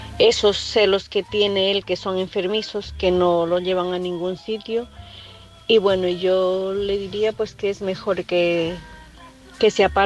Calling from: Santiago de Compostela, Galicia, Spain; de Santiago de Compostela. Espero ayudarle en algo al chico.

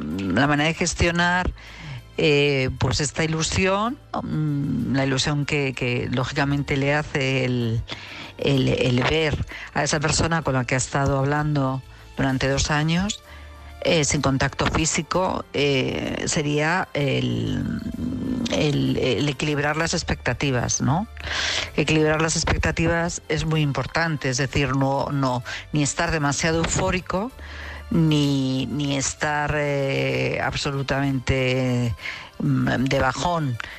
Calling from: Madrid, Community of Madrid, Spain; de Madrid

